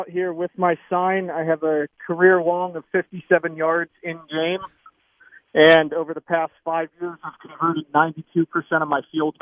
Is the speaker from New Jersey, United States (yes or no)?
no; Philadelphia, Pennsylvania, United States; now in Salt Lake City, United States; So I'm originally from Philadelphia, now living in Salt Lake City.